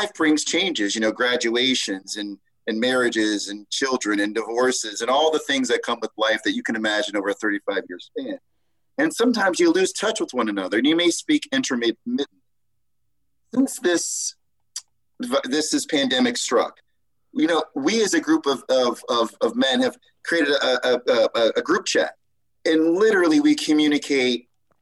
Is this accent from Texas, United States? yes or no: no; Dayton, Ohio, United States; For you may know, Jack, that I was born and raised in Dayton, Ohio, and on June 4th to be exact, I will turn 50 years of age.